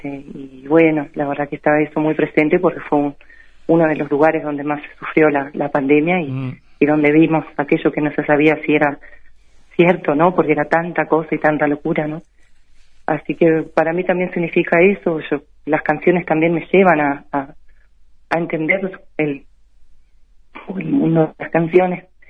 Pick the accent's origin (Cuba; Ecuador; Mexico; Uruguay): Uruguay; yo soy del interior del Uruguay, soy docente, clase trabajadora